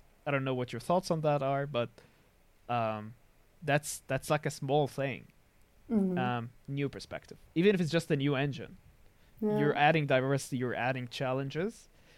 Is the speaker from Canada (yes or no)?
no; Syria; I come from Syria, and we need more of that.